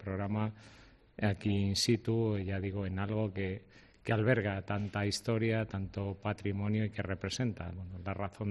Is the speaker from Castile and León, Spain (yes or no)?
yes; Valladolid, Castile and León, Spain; me puede el corazón, ¿no?, por mi tierra, pero bueno, es que Valladolid...